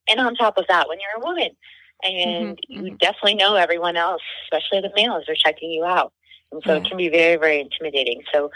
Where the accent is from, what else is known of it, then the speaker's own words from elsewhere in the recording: India; English is a second language; also born or lived in Chandigarh; now in United States; I immigrated to the United States from India. Back in 2002. Uh-huh. My parents are from Kashmir, so I grew up in a Kashmiri household, speaking Kashmiri, speaking Hindi. I also lived in Chandigarh area, which is in Punjab